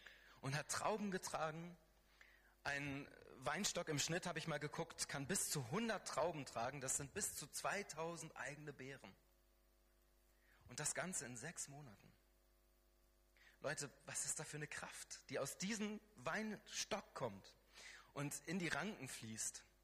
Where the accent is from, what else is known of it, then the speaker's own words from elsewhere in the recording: Baden-Württemberg, Germany; Wir kommen aus Baden-Württemberg.